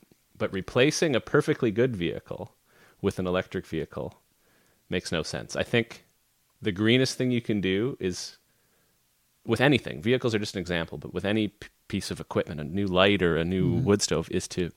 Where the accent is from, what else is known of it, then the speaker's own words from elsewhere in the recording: Atlantic Canada, Canada; now in Yellowknife, Canada; Like in most cities, you know, I'm from Atlantic Canada.